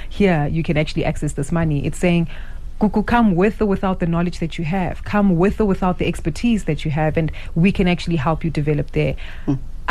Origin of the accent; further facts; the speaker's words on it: South Africa; concerns that we can raise, questions, and maybe best solutions that we can also add to the agenda as South African entrepreneurs.